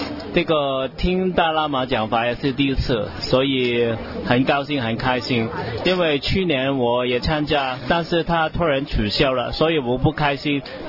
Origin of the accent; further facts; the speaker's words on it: Hong Kong; 我来自香港。